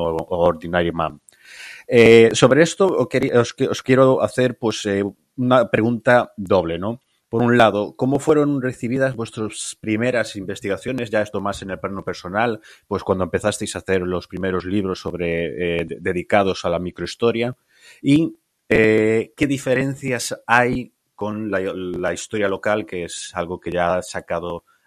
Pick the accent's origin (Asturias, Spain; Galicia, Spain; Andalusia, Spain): Galicia, Spain; yo soy de Galicia